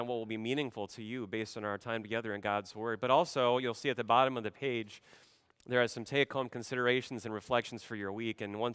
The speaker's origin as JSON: {"language": "English", "region": "Nebraska", "country": "United States", "tie": "born or raised there", "said": "It wasn't long ago that Kara, my wife, and me had the opportunity to return to my home state of Nebraska to spend some time with family and friends"}